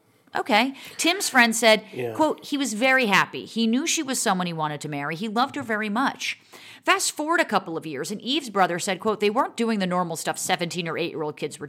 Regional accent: Montclair, New Jersey, United States; The town that I grew up in Montclair, New Jersey, is about 30,000 people.

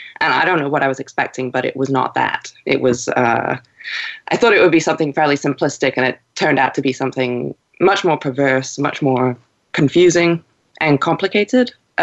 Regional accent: England, United Kingdom; I grew up in England, where that sentiment is very much, well, thriving.

